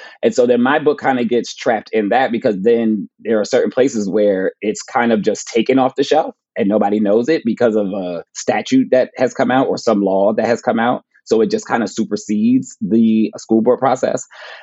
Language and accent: English; New Jersey, United States; Like, I'm from New Jersey.